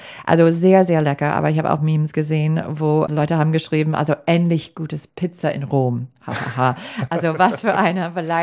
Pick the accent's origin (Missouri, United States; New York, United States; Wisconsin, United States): Wisconsin, United States; Green Bay; German is a second language; ich komme aus Green Bay, das ist der Heimatstadt von der Green Bay Packers